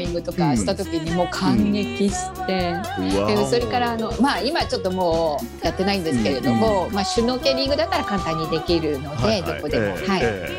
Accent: Sanmu, Chiba, Japan; 私はですね千葉県山武市というところの出身でして、観光大使の方もやらせていただいております

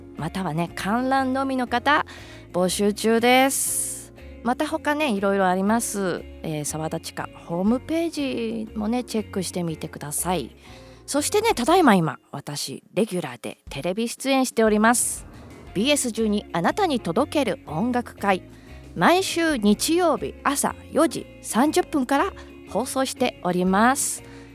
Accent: Maebashi, Gunma, Japan; 私の地元群馬県前橋市の

